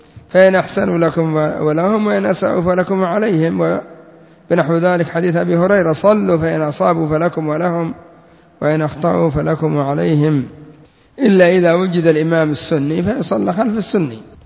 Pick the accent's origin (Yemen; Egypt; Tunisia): Yemen; عندنا في اليمن هذه الكلمة يراد بها أن فلان أحسن من فلان